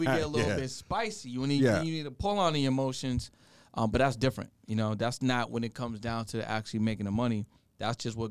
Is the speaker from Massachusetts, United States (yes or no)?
yes; Boston, Massachusetts, United States; now in Los Angeles, United States; It wasn't hard, bro. I'm from Boston. I've been through an umpteenth snowstorm.